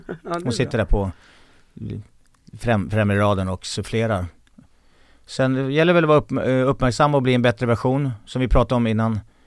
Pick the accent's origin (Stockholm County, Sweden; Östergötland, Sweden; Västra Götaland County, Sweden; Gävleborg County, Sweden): Stockholm County, Sweden; Bro; Det var i Bro.